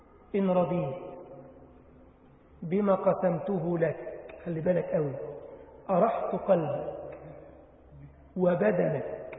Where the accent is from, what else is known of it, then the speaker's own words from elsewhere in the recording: Egypt; انما احنا عندنا الفرخه في بلدنا مصر عند دجاجه